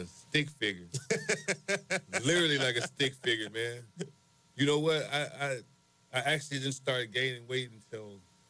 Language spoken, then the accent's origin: English; Baton Rouge, Louisiana, United States; I'm a Schuylerville boy, born and raised in Schuylerville. How does it feel if you know anything about Baton Rouge? I'm right at the back gates of Southern University. Grew up there.